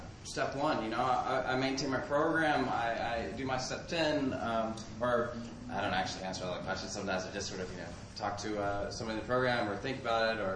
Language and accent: English; Utrecht, Netherlands; I'm an alcoholic from Utrecht, the Netherlands.